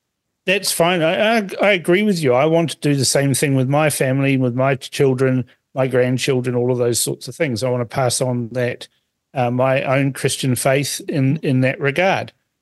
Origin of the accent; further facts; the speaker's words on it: Fiji; born there; I was born in Fiji. I've got a Fijian birth certificate. I'm Fijian, right? I had to take New Zealand citizenship by descent